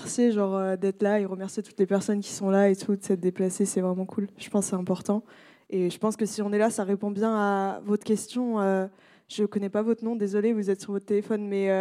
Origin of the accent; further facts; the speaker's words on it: Clichy-sous-Bois, Île-de-France, France; Moi, je viens de Clichy-sous-Bois.